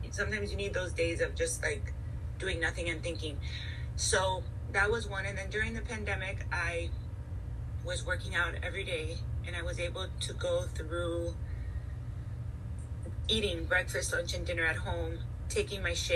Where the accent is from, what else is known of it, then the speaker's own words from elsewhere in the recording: Miami, Florida, United States; So growing up in Miami, I was always eating rice and beans, and you always wanted people, you know, my mom always wanted to show love through food